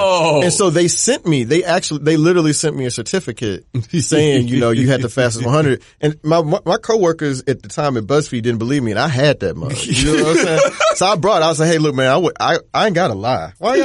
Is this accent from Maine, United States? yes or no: no; Houston, Texas, United States; Well, that's where my pops is. I'm from the South Side, okay. Low City.